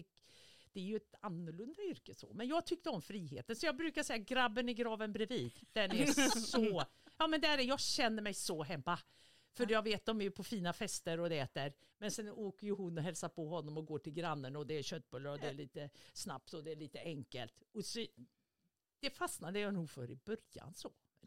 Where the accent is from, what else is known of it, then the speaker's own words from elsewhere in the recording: Norrköping, Östergötland, Sweden; also born or lived in Stockholm; Jag är född på Söder i Stockholm, men vi flyttade till Norrköping och bodde i en akademisk del av Norrköping och så.